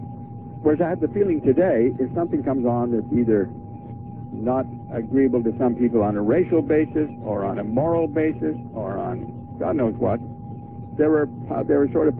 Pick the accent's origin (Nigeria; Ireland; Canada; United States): Canada; Yeah, I was born and raised in Canada.